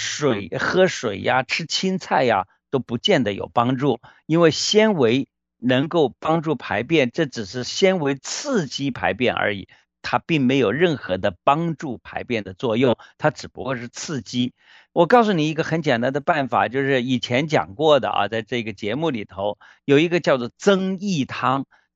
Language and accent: Chinese; China; 我们中国人很注重的一个东西就是我们的这个所谓的八字啊，